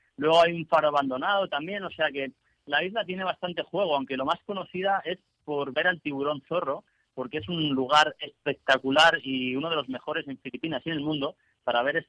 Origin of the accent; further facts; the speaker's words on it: Móstoles, Community of Madrid, Spain; yo soy madrileño, ¿vale? De Móstoles, además.